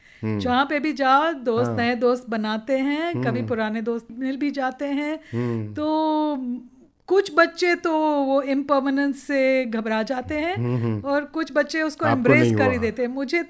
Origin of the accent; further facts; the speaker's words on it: Andhra Pradesh, India; first language te; now in Mumbai, India; मेरी मातृभाषा तेलुगु है। मेरा ससुराल महाराष्ट्र में है, मायका है आंध्र प्रदेश में।